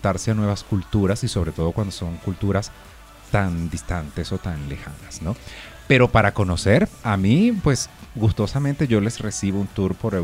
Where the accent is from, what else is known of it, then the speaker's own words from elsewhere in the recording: Colombia; yo digamos que soy un colombiano nacido en el extranjero y pues... Recientemente, hace aproximadamente casi 3 años, regresé, como digo yo, regresé a mis raíces, a Colombia